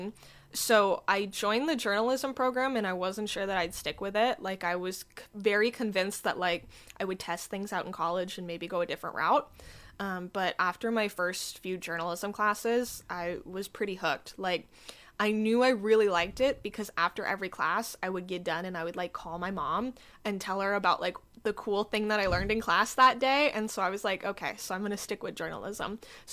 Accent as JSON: {"language": "English", "town": "Anchorage", "region": "Alaska", "country": "United States", "tie": "born or raised there", "said": "Yes, I was born and raised in Anchorage. That's where I've only ever lived, and I have never been outside of Anchorage, so at least not for long periods of time."}